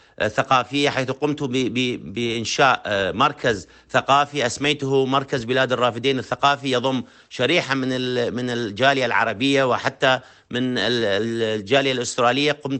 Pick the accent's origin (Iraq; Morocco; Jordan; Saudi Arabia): Iraq; Hit, Anbar; بالأصل من العراق من الأنبار من مدينة هيت، ودرست جميع مراحل الدراسة في العراق